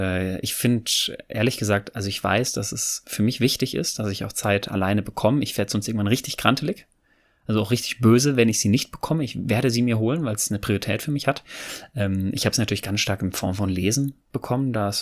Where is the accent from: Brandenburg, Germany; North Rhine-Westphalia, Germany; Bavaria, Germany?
North Rhine-Westphalia, Germany; Ich komme ja ursprünglich aus dem Pott